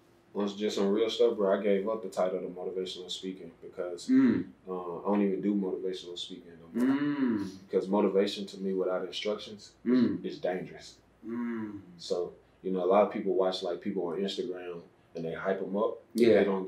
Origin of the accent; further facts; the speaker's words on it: Alexander City, Alabama, United States; born there; But, yeah, man, I was born in Alexander City, Alabama. Didn't live the best lifestyle there, but I ain't going to say it was the worst because it got me to the destination of where I'm at right now.